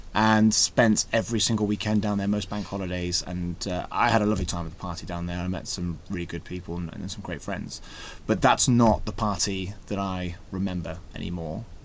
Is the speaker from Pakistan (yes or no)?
no; South West England, United Kingdom; I'm from Somerset, so I was, first of all, a Lib Dem voter.